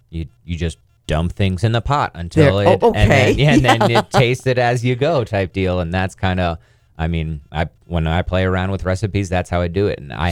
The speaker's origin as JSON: {"language": "English", "region": "Pennsylvania", "country": "United States", "tie": "born or raised there", "lives_now": "Denver, United States", "said": "I'm born and raised in Pennsylvania."}